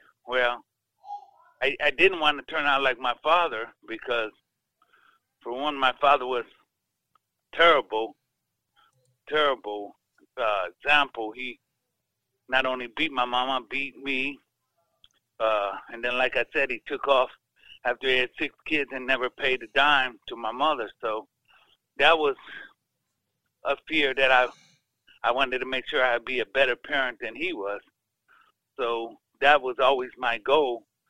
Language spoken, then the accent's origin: English; Chicago, Illinois, United States; Oh, well, I grew up in Chicago on the South Side.